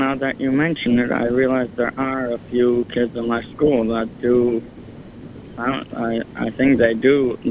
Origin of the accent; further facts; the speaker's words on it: Spring Valley, New York, United States; from Spring Valley, New York.